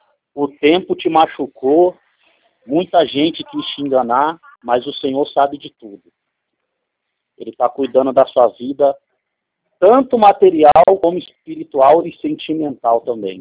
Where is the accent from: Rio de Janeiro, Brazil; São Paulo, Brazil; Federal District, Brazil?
São Paulo, Brazil; Campinas; Eu sou aqui da cidade de Campinas. … eu congrego no Jardim Ouro Verde